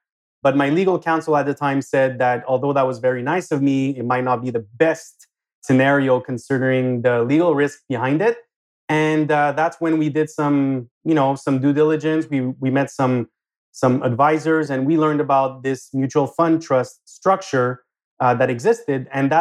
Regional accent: Montreal, Quebec, Canada; I currently live in Montreal, born and raised in Montreal.

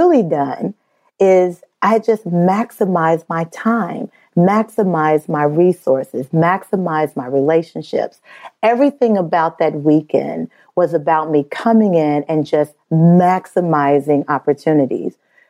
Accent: Midwest, United States; I'm from the Midwest. I'm from that family.

